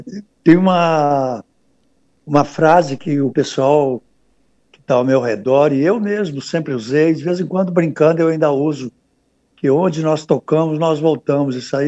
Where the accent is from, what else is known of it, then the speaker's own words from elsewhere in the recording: Rodeiro, Minas Gerais, Brazil; Eu saí de Rodeiro, mas Rodeiro não saiu de mim, né?